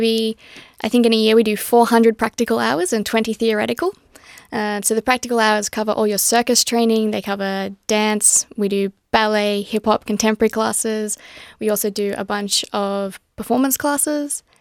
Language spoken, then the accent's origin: English; Boona, Queensland, Australia; Well, I grew up in a small town in Queensland called Boona, which is about an hour and a half southwest of Brisbane.